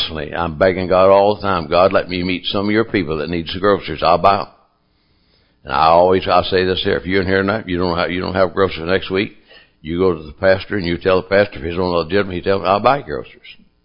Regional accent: Kentucky, United States; We're from Kentucky

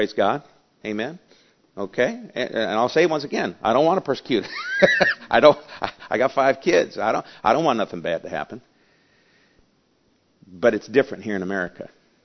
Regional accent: United States; And I'm an American.

